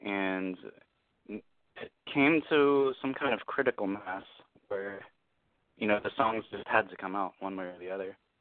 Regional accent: Nashville, Tennessee, United States; born and raised in Nashville.

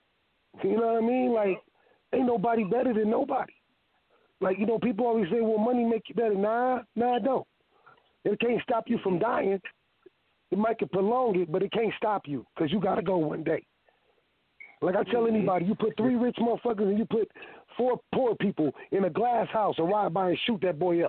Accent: Flint, Michigan, United States; I'm be like, no, I'm from Flint, Michigan.

